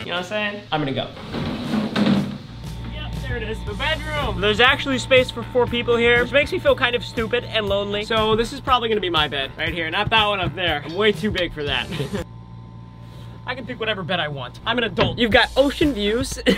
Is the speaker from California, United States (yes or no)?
no; Texas, United States; You guys know I'm from Texas, I don't get out much, but look at me.